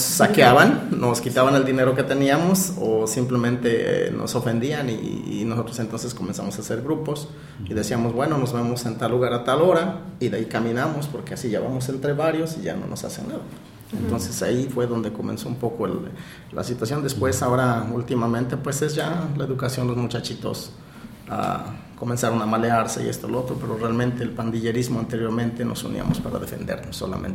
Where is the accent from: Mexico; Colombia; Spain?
Mexico; now in Newburgh, United States; yo hablo como mexicano